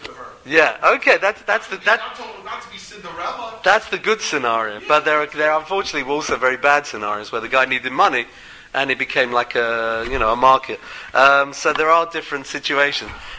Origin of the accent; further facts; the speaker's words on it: England, United Kingdom; accent: English; me coming with my English accent